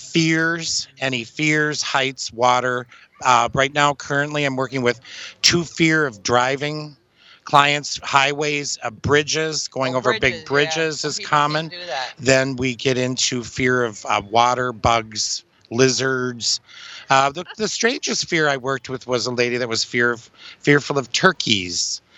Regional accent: Wisconsin, United States; I'm from Wisconsin, originally.

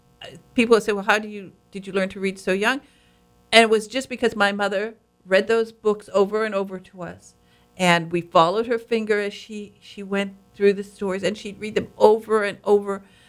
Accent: Michigan, United States; And actually, that's how I came from the Upper Peninsula of Michigan. We didn't have we had a very simple life, to put it mildly. We weren't very rich.

